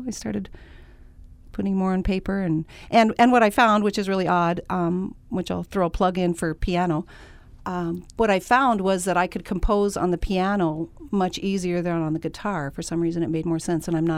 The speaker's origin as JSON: {"language": "English", "town": "Big Piney", "region": "Wyoming", "country": "United States", "tie": "born or raised there", "said": "I grew up in Big Piney, Wyoming"}